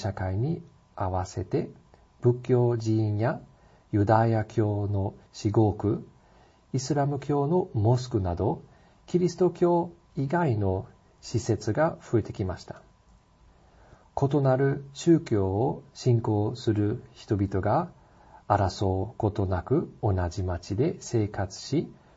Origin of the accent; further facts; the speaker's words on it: Cologne, North Rhine-Westphalia, Germany; 私の出身であるケルンにもケルン大聖堂という有名な教会があります。